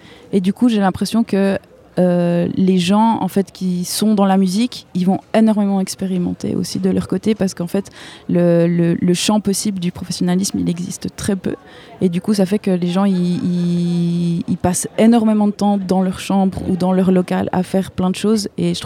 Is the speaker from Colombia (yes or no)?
no; Switzerland; Moi, j'ai grandi en Suisse